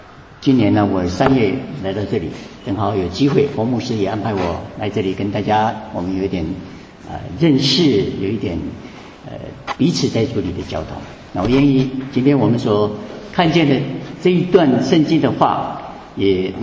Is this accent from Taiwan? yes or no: yes; Taiwan; moved away as an adult; now in United States; 我个人是从台湾到美国来留学，然后留在硅谷工作，大概工作了有25年的时间。